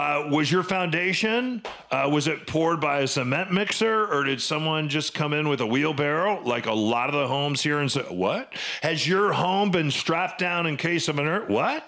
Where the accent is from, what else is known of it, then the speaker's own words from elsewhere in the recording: Gurnee, Illinois, United States; now in Washington, United States; where I grew up in Gurnee, Illinois, a $35,000 house where I grew up is maybe worth $100,000 to $110,000 today